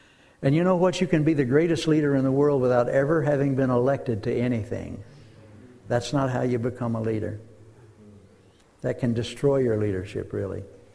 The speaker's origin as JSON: {"language": "English", "region": "Deep South", "country": "United States", "tie": "born or raised there", "said": "I grew up in the Deep South, and so you know what my training was in terms of viewing people."}